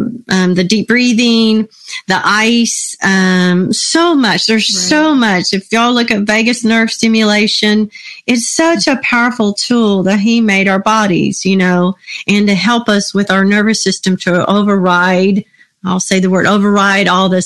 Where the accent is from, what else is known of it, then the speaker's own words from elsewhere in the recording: Texas, United States; I'm from Texas.